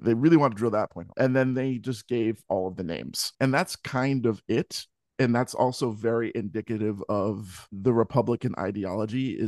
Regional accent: Philadelphia, Pennsylvania, United States; born there; moved away as an adult; I was born in Philadelphia 3 years later. And I did not find out about it until I was 28 years old and had moved away.

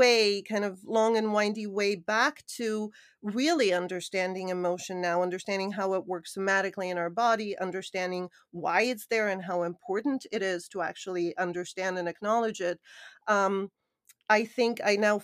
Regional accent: Canada; also born or lived in Sofia, Bulgaria; I was an immigrant in Canada. I was born in Sofia and we moved to Canada when Sofia, Bulgaria, not everyone knows where that is, when I was quite young.

